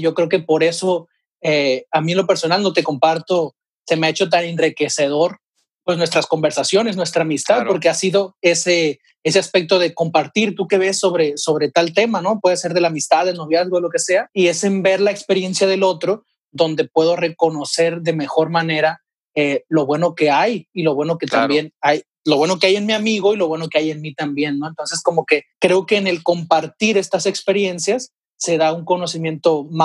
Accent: Los Mochis, Sinaloa, Mexico; tengo 22 años, soy de Los Mochis, Sinaloa.

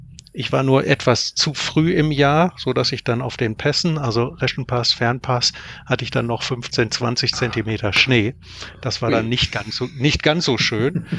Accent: North Rhine-Westphalia, Germany; ich komme halt hier aus der Ecke von Köln, ein bisschen rumzufahren in die Eifel rein.

